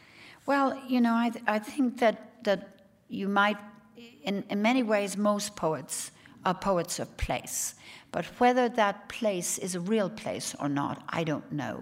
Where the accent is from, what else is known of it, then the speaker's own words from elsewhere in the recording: Ireland; I'm an Irish poet, and I never feel far from Ireland.